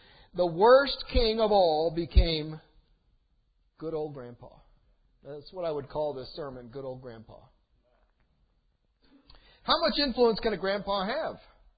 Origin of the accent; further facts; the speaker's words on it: Michigan, United States; Her funeral was held in the church where I grew up in Michigan.